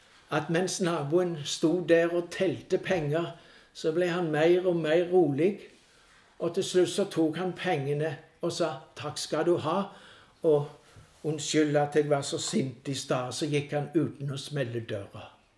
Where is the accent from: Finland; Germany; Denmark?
Denmark; Norwegian is a second language; Jeg er fra Danmark. Jeg kom nettopp fra Danmark, men det er lenge siden jeg hørte det.